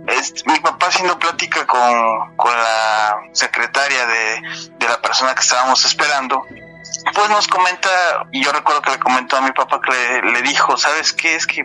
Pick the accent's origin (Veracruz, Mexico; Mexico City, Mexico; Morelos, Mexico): Veracruz, Mexico; Orizaba; now in Monterrey, Mexico; Bueno, soy de Orizaba, Veracruz.